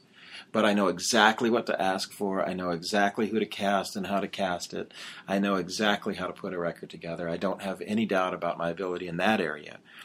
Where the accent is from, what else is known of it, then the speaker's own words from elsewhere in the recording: Los Angeles, California, United States; moved away as an adult; also born or lived in New Mexico / Texas; now in Nashville, United States; I was born in Los Angeles, raised there, and in New Mexico, a little bit in Texas, and then I went to college back in L.A., and I moved here when I was 25.